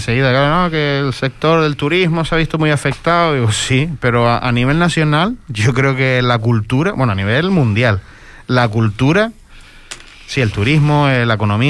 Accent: Fuerteventura, Canary Islands, Spain; no, yo soy de Fuerteventura, de la isla

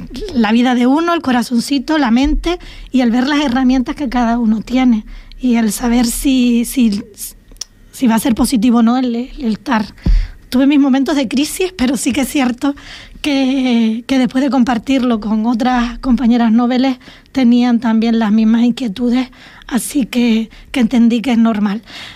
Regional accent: Canary Islands, Spain; nosotros somos majoreros y vamos a representar a todas las personas que viven en Fuerteventura

